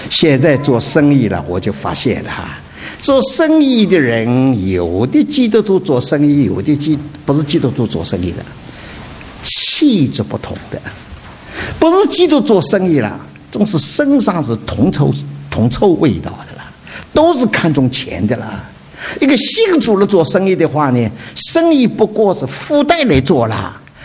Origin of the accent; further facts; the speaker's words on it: Dinghai, Zhejiang, China; moved away as an adult; also born or lived in Shanghai / Taiwan; now in United States; 我是生在上海，两岁到定海去的。那以后的话呢，等到日本人要占领定海，我们逃到上海了，到上海读书。上海读书过了之后，我到台湾。台湾过了之后呢，过了二十一年，到了美国了。